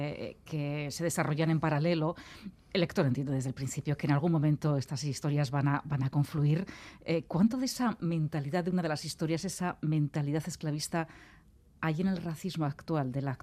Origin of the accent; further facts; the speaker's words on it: Basque Country, Spain; muy conocido en tierras alavesas, de donde soy yo.